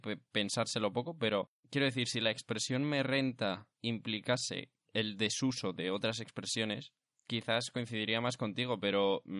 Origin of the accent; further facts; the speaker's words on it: Madrid, Community of Madrid, Spain; no he escuchado eso en la vida, soy de Madrid.